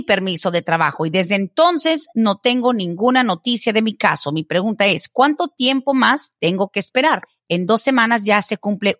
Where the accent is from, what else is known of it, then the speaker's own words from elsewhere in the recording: Mexico; now in United States; Entré indocumentado, soy de México y tengo 25 años en este país.